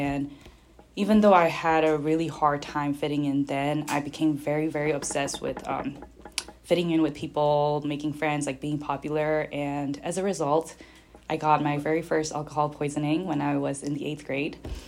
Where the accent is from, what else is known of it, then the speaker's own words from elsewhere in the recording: Yangon, Yangon Region, Myanmar; I was born and raised in Myanmar, Yangon, Myanmar. And I grew up there, and I am an only child to two older parents who had me in their 40s.